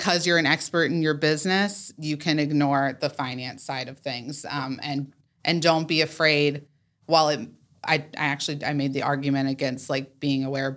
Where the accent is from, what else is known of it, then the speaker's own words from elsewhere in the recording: Raleigh, North Carolina, United States; I grew up in Raleigh for a long time, went away for a while, and have been back for about 4 years.